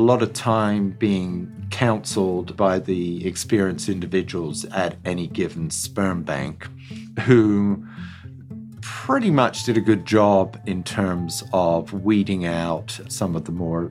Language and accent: English; England, United Kingdom; I grew up in England, rural community, on a dairy farm